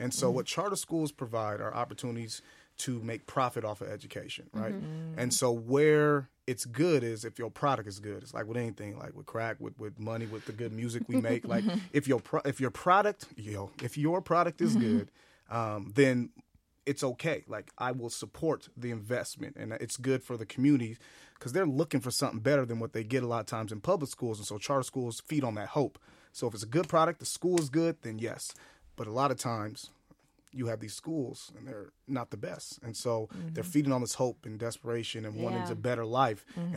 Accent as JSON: {"language": "English", "town": "Los Angeles", "region": "California", "country": "United States", "tie": "born or raised there", "said": "But growing up in L.A., I'm not from the Bay, right?"}